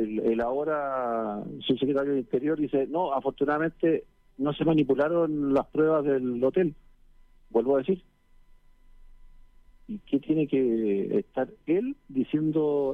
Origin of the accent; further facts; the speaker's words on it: Chile; Todos conocemos cómo somos los chilenos.